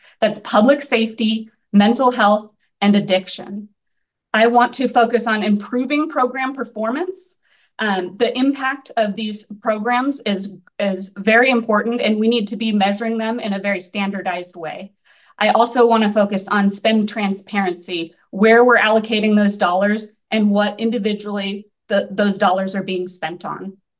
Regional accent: Eugene, Oregon, United States; now in Portland, United States; Well, I'm a born and raised in Oregon. I'm originally from Eugene and moved to Portland in 2010. So I've been here 14 years.

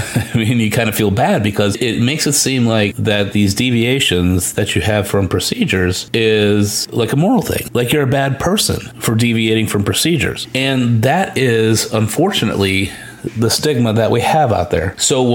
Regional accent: Chicago, Illinois, United States; moved away as an adult; now in Houston, United States; I was born and raised in Chicago and left Chicago when I was 18 and in the Air Force and being a pilot.

